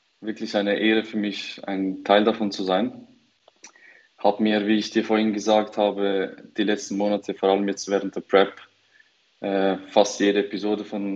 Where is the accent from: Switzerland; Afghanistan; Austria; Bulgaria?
Switzerland; bin seit einer Woche jetzt nicht mehr 23, muss mich noch daran gewöhnen, 24 zu sagen. Ich komme aus der Schweiz